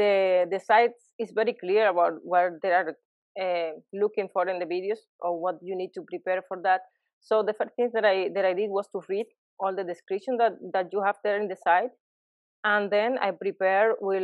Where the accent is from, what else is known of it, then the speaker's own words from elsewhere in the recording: Cuba; English is a second language; now in Montevideo, Uruguay; I'm from Cuba, and I graduated there and started working in the field. And since then, right now I'm working in Montevideo, Uruguay, as a software engineer too.